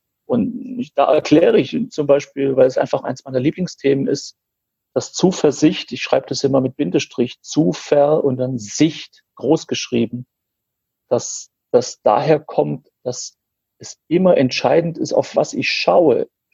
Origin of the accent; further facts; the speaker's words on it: Baden-Württemberg, Germany; ich bin Schwabe und ich bin schwäbisch geboren und aufgewachsen.